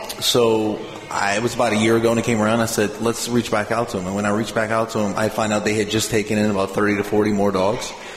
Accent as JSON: {"language": "English", "town": "Merle", "region": "Louisiana", "country": "United States", "tie": "born or raised there", "said": "born and raised in Merle, graduated from LSU."}